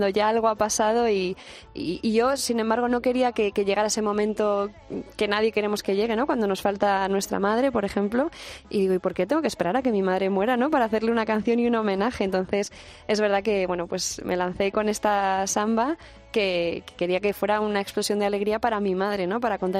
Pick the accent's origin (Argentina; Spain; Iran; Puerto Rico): Spain; la gente que venimos de España y la gente que vive allí en este campamento